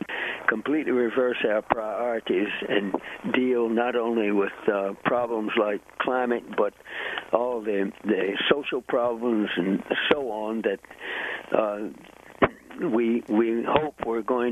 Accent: Savannah, New York, United States; I've written for weekly newspapers up in my hometown of Savannah, New York.

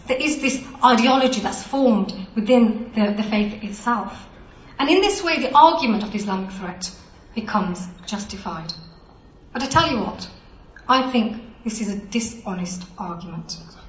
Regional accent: United Kingdom; My interest as a British person, as a woman, as a mom, is to make sure that we all live in a secure and safe world.

